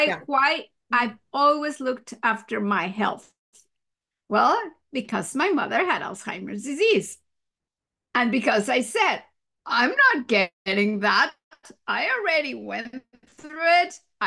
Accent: Mexico City, Mexico; English is a second language; moved away as an adult; now in Canada; I'm actually from Mexico. I was raised and born in Mexico City, and I moved to Canada 37 years ago. I was here when I was 25 to do a PhD. So now you know how old I am. I'm 63.

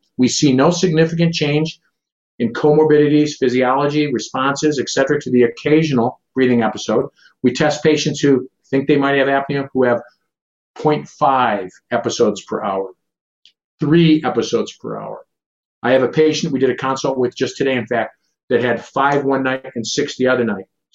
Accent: Midwest, United States; I'm sorry, I'm from the Midwest, and so are you. Our Midwestern diet, I need some more macaroni and cheese.

